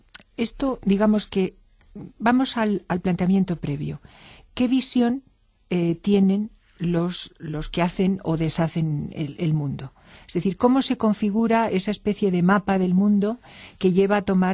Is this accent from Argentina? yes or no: no; Spain; que es la más próxima a nosotros como españoles